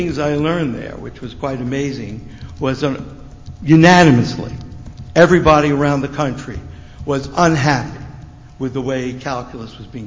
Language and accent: English; New York, United States; Because when we were growing up in New York, we didn't have televisions.